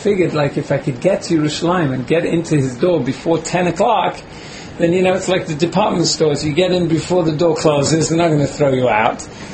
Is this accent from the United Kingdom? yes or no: yes; Manchester, North West England, United Kingdom; also born or lived in United States; I grew up here in England, in Manchester. Went on to yeshivas in America.